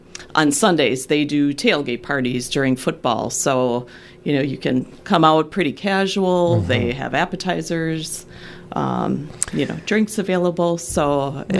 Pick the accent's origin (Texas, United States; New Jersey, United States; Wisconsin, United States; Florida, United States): Wisconsin, United States; Milwaukee; I am actually from Milwaukee.